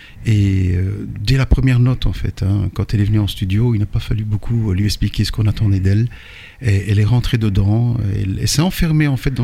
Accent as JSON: {"language": "French", "town": "Charleroi", "region": "Wallonia", "country": "Belgium", "tie": "born or raised there", "said": "je suis né à Rennes Street, hein, donc ici à Charleroi. Hein, je suis Carolo de pure souche, et je suis fier d'ailleurs d'être Carolo."}